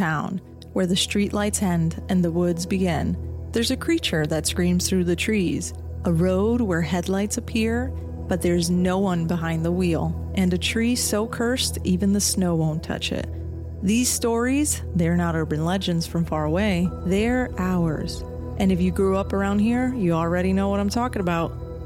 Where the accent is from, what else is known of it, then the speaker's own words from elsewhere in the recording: New Jersey, United States; I'm taking you guys to my home state.